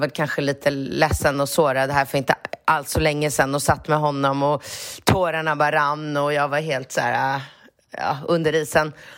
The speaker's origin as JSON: {"language": "Swedish", "country": "Sweden", "moved": "as an adult", "lives_now": "Austin, United States", "said": "Jag är en svensk 43-årig tjej, bor i Austin, Texas sedan 10 år tillbaka."}